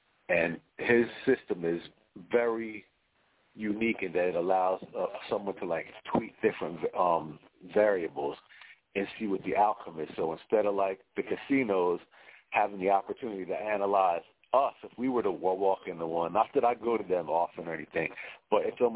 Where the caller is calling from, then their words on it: New Jersey, United States; I'm calling from South Jersey.